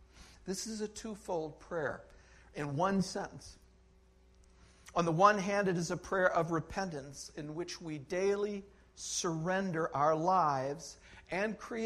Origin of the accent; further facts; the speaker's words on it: New York, United States; I grew up in New York State